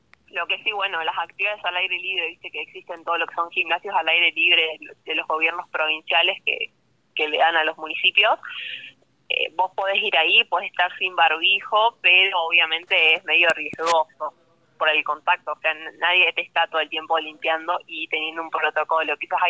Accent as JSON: {"language": "Spanish", "town": "Sastre", "region": "Santa Fe", "country": "Argentina", "said": "yo soy de un pueblo de Santa Fe llamado Sastre, Sastre y Ortiz"}